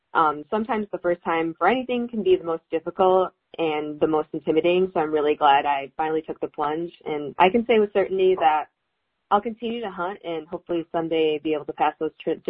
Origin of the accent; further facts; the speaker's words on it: Michigan, United States; So I grew up in Michigan in a non-hunting family, but we lived in a really small rural community, so it was common.